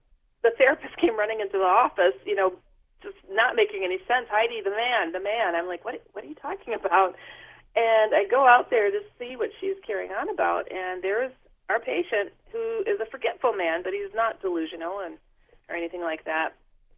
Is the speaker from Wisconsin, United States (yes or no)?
yes; Milwaukee, Wisconsin, United States; I'm from Milwaukee, Wisconsin, the far northwest suburbs, about a 10-minute drive from Waukesha.